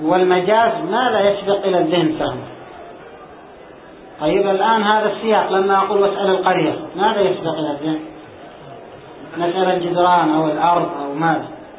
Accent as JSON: {"language": "Arabic", "region": "Aden", "country": "Yemen", "said": "فكانت العملة الجنوبية بالدينار عندنا في عدن"}